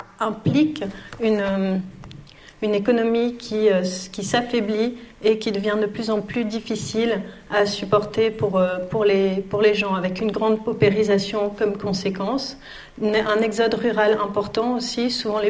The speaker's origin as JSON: {"language": "French", "country": "Switzerland", "said": "90 jours, je suis suisse."}